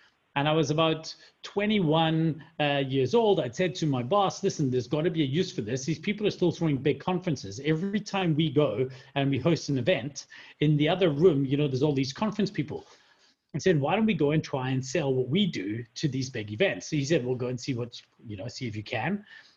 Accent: Scotland, United Kingdom; now in South Africa; Now, I'm from Scotland, but live in South Africa.

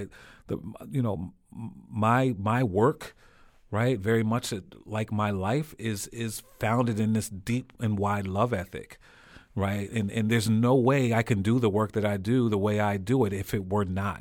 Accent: Norwalk, Connecticut, United States; now in New Haven, United States; I grew up in Norwalk, born and raised in Norwalk. When I got married, we lived in Bridgeport, and then we've lived in New Haven

